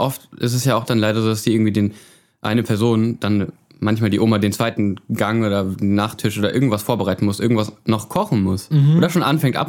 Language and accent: German; Northern Germany, Germany; wir kommen aus dem Norden und in die Stadt, in der wir zur Schule gegangen sind, da fährt ein Zug Richtung Lübeck und Kiel, also Richtung Meer.